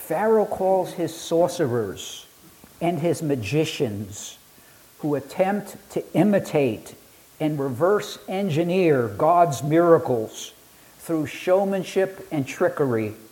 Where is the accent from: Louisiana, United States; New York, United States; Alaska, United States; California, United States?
New York, United States; Coney Island; I grew up in Coney Island.